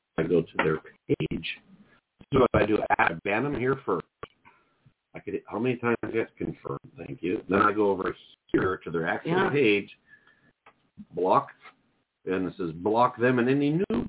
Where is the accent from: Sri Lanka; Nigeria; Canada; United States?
United States; Duluth, Minnesota; I'm a fish guy. I'm from Duluth, too. I fished rivers all the time.